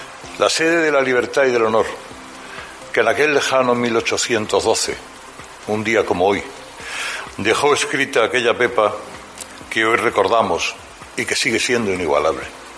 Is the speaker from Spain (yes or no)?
yes; Andalusia, Spain; Soy un español de Andalucía.